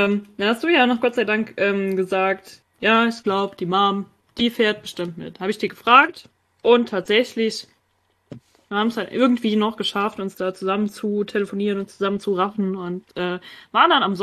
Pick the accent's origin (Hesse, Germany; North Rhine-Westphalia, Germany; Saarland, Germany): Saarland, Germany; Ja, das gibt's ja normalerweise auch nicht so oft, glaube ich. Bei uns im Saarland auf dem Erbeskopf natürlich schon.